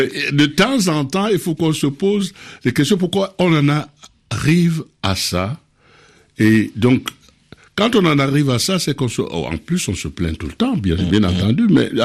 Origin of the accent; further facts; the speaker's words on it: Cameroon; Oui, mais je suis du Cameroun.